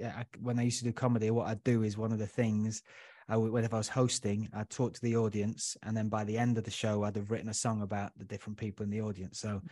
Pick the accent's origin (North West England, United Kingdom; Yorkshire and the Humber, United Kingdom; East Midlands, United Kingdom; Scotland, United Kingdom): Yorkshire and the Humber, United Kingdom; Huddersfield; now in London, United Kingdom; I grew up in Huddersfield, so it's nice and calm, and home first, it's like quiet place, you know, there's none of that. And then moving to London